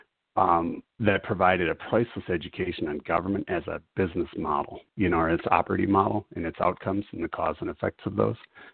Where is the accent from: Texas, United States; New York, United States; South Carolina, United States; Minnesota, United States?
Minnesota, United States; St. Paul; I was born and raised in St. Paul. I'm a frog pounder for anybody who knows where that is, just west of the Capitol.